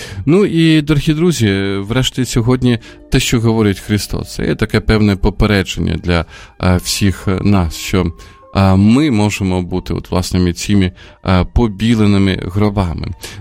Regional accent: Sumy Oblast, Ukraine; До речі, в моїй рідній Сумській області є таке місто, як Путивлі

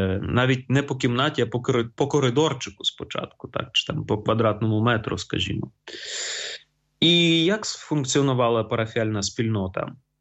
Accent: Kharkiv, Kharkiv Oblast, Ukraine; Я сам походжу з Харкова, і я виховався в такій парафії, де був з самого початку парафії, з 91-го року.

